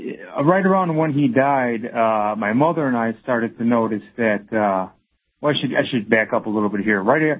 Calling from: Paris, Île-de-France, France; Alex, I'm calling from Paris

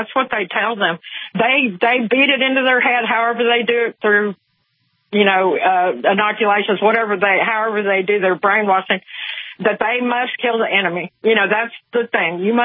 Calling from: Texas, United States; I'm a new caller. I've never called you before, but I'm from Texas, and I've been with you since Waco time

